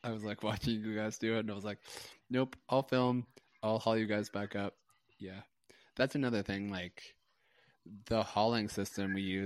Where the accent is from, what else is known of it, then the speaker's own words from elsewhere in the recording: Tahoe, United States; born there; I was born in Tahoe, right?